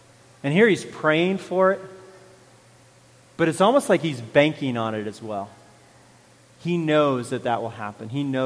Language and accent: English; California, United States; when I grew up in California, everybody I knew had a trash company.